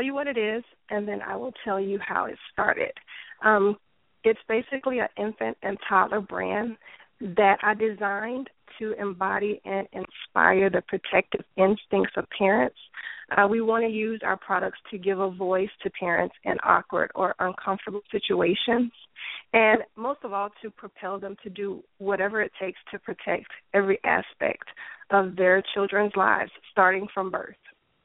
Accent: Jacksonville, Florida, United States; moved away as an adult; now in San Diego, United States; Well, I am actually from Florida, Jacksonville, which is North Florida. I've only been in San Diego for a year.

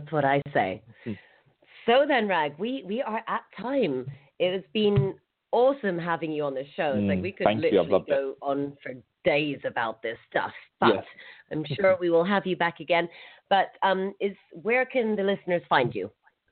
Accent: Saudi Arabia; I grew up with him in Saudi

